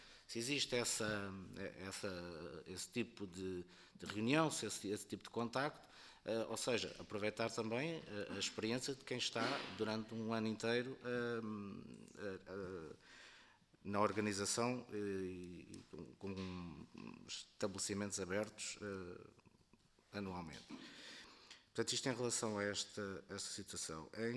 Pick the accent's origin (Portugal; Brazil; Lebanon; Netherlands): Portugal; Setúbal; eu sou de Setúbal